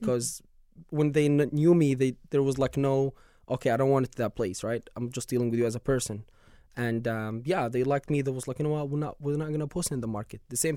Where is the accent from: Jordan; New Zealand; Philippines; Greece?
Jordan; English is a second language; So I was born and raised in Jordan